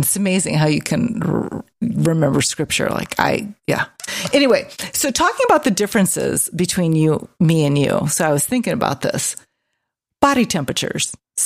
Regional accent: Hammond, Indiana, United States; Okay, it was. But still, I was from Hammond.

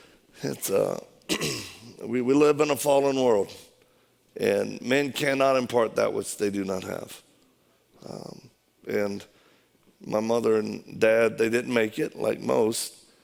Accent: Louisiana, United States; No, I tell you, I'm from Louisiana. That's why I talk like this.

